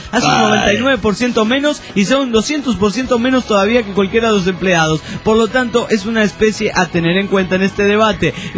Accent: San Juan, Argentina; soy de San Juan, en la República Argentina.

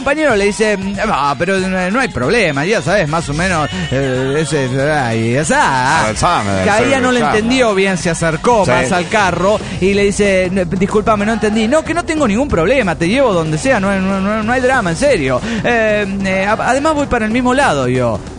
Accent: San Nicolás, Buenos Aires Province, Argentina; pero el viernes, yo el viernes me voy para San Nicolás, mi pueblo natal.

